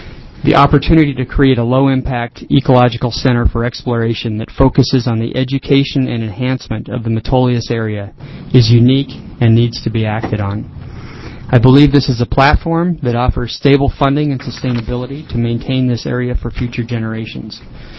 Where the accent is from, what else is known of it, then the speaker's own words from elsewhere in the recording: Camp Sherman, Oregon, United States; For the record, I'm from Camp Sherman, currently reside in Camp Sherman.